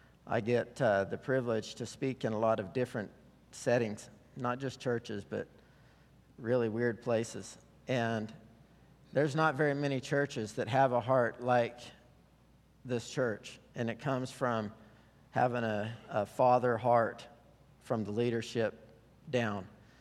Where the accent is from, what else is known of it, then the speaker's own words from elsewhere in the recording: Idaho, United States; I'm from Idaho. It just doesn't even seem like planet Earth when it's 111 degrees